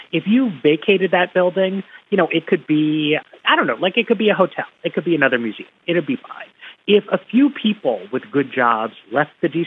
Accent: New York, United States; now in Washington, United States; So I live in Washington, D.C. I went to college in Boston. I grew up in New York.

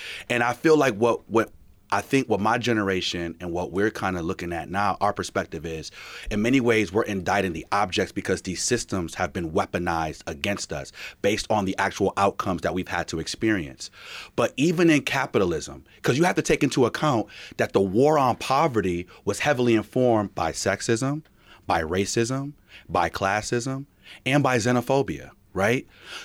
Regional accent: Rochester, New York, United States; I came obviously from inner city Rochester too. I went to 8 school, 29 school, Monroe and Marshall. I grew up on Conkey Avenue D and First Street. So ain't nobody gonna tell me about what it means to grow up black in Rochester, okay?

